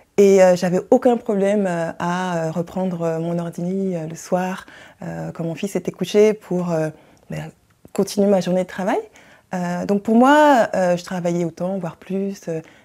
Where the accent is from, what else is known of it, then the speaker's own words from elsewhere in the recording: Pays de la Loire, France; J'ai grandi en France, dans la Sarthe, où je suis arrivée à l'âge de 1 an. C'est là que j'ai passé la majorité de mon enfance jusqu'à ma classe prépa. Ensuite, je suis partie faire mes études à Bordeaux.